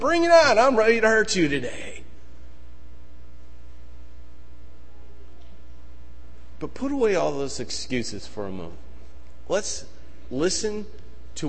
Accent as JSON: {"language": "English", "town": "Detroit", "region": "Michigan", "country": "United States", "tie": "born or raised there", "said": "I grew up in Detroit."}